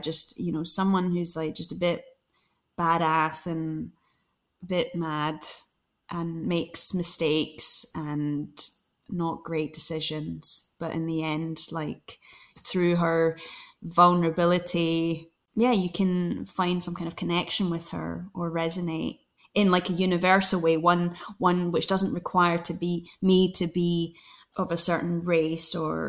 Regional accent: Glasgow, Scotland, United Kingdom; She's from Glasgow. I'm from Glasgow.

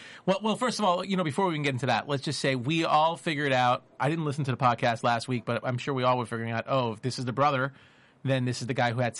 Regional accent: Brooklyn, New York, United States; I grew up in New York. So, you know, in Brooklyn, everybody in Brooklyn watches The Godfather

